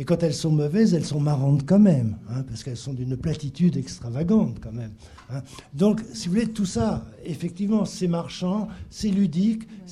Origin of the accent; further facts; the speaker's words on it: Paris, Île-de-France, France; Bon, je suis parisien, je prends beaucoup le métro.